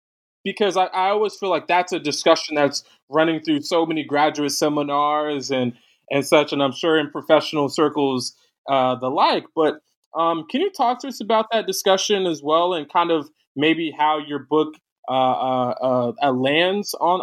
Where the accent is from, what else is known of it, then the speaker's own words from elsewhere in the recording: Beaufort, South Carolina, United States; Like my family, to give an example, on my daddy's side, we're from the Low Country in Beaufort, South Carolina.